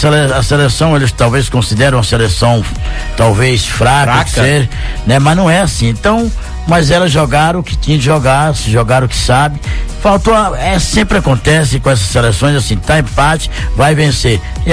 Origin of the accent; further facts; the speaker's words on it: Brazil; Eu acho que nós somos brasileiros, nós temos que torcer para a seleção